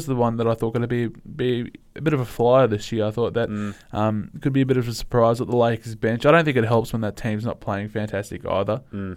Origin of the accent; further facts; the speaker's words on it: Australia; I'd like to see, obviously, Ben Simmons get into a finals would be great as an Australian